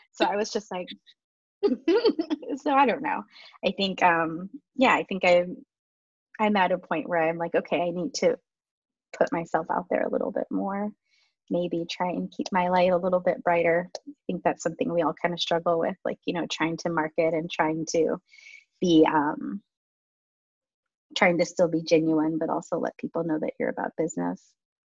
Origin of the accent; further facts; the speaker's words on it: California, United States; I'm in a puffy coat at 72 degrees. Like I'm really a Californian. I can't do it.